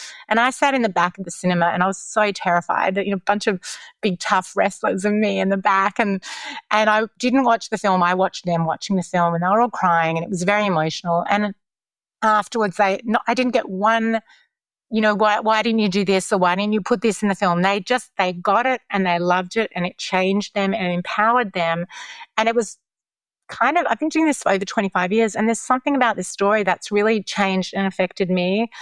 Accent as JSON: {"language": "English", "country": "Australia", "moved": "yes", "lives_now": "United States", "said": "but obviously I'm Australian. I've lived in America for 21 years."}